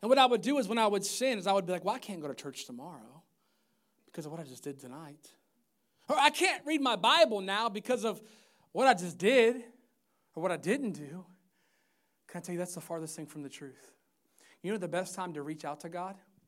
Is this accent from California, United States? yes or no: no; Maryland, United States; And I grew up in Maryland my whole life.